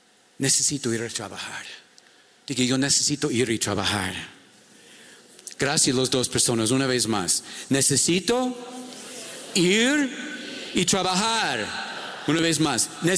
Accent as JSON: {"language": "Spanish", "country": "Ecuador", "said": "Porque somos ecuatorianos, saltamos."}